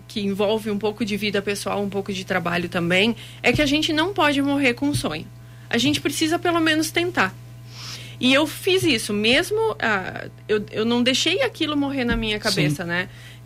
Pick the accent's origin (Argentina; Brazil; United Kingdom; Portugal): Brazil; Caxias do Sul, Rio Grande do Sul; Eu nasci em Caxias